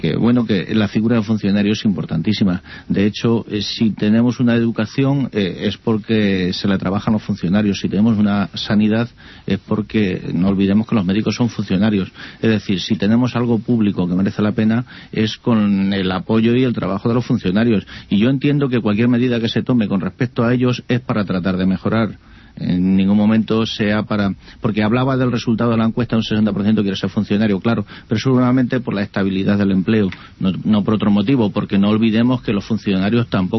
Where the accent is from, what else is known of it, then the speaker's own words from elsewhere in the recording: Castilla-La Mancha, Spain; Eso en Madrid seguramente sí, pero no en mi pueblo, en Ciudad Real seguramente no, en un pueblo de Ciudad Real.